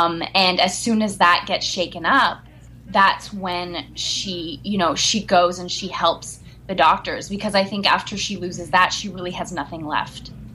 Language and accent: English; Montreal, Quebec, Canada; we're both from Montreal.